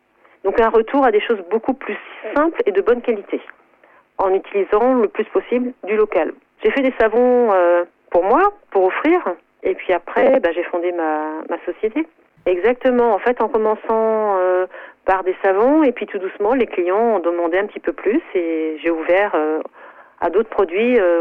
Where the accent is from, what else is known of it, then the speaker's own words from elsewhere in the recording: Paris, Île-de-France, France; à l'origine, je suis parisienne, j'ai décidé d'aller vivre à la campagne